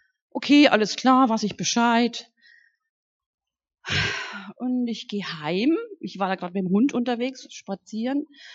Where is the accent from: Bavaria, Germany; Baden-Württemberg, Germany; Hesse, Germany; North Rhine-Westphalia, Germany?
Bavaria, Germany; Lichtenfels; Ich komme aus Lichtenfels, aus der Gemeinde da.